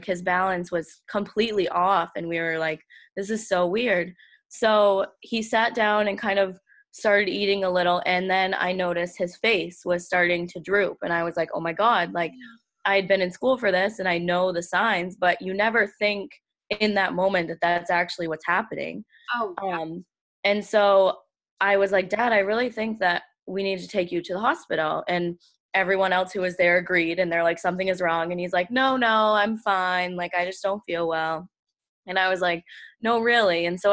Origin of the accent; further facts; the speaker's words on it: Guilford, Maine, United States; I'm from Guilford, Maine. I'm 24 years old. I grew up in Guilford. I've never gone far from here.